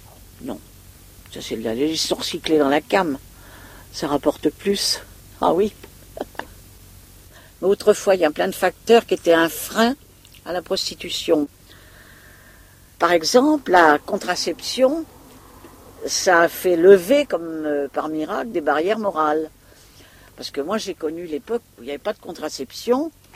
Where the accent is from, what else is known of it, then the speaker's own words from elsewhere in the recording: Blois, Centre-Val de Loire, France; puisque je suis de Blois.